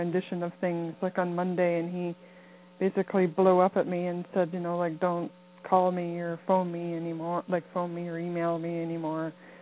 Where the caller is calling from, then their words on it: Canada; I'm calling from Canada.